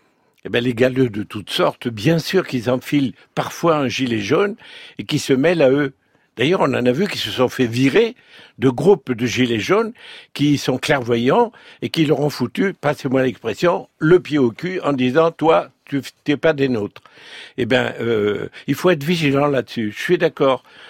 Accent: Occitanie, France; Écoutez, moi je suis né là-dedans, dans le Tarn-et-Garonne.

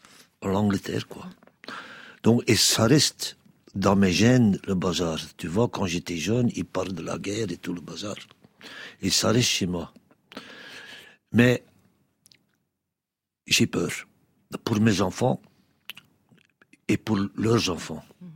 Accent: Germany; French is a second language; now in Belgium; Après, je suis un Allemand, mais la Belgique, c'est un truc très bizarre.

